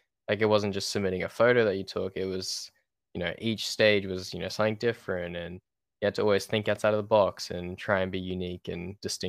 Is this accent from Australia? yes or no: yes; Australia; I'm from Australia.